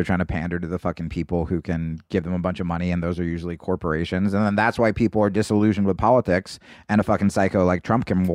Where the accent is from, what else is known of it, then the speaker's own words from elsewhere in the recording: New Jersey, United States; also born or lived in Los Angeles / Texas; I'm just giving every place I used to live. I'm like, I grew up in New Jersey, because they get very mad when you tell them you're from LA.